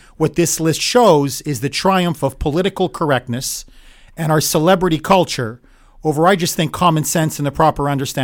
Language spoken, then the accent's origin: English; Canada; I am originally from Canada